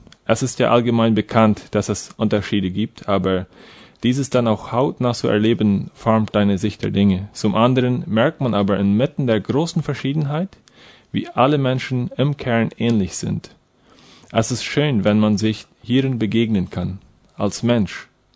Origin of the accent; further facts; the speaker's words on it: Menno Colony, Boquerón, Paraguay; ich bin 24 Jahre alt und ich komme aus der Kolonie Menno.